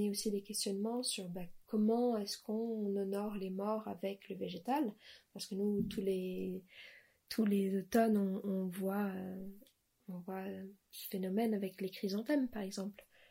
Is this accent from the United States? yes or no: yes; New York, United States; Dans ma ville de naissance, du coup, j'ai grandi à New York